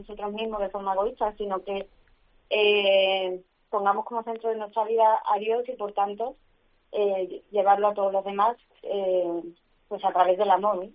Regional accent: Málaga, Andalusia, Spain; accent: Malaga; Yo ya me podéis ver que tengo un poquito de acento malagueño. Y bueno, yo me he criado casi toda mi vida en Málaga, aunque mis padrinos son de Segovia.

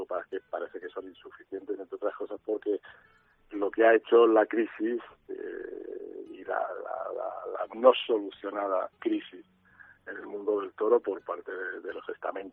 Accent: Madrid, Community of Madrid, Spain; yo soy madrileño y lo llevo muy a gala

